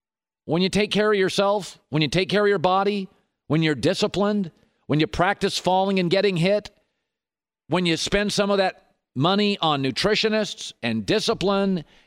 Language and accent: English; Pacific Northwest, United States; So I'm from the Pacific Northwest. And I grew up, as a kid